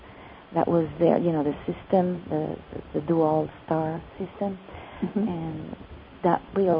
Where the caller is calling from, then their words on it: Barcelona, Catalonia, Spain; English is a second language; from Barcelona.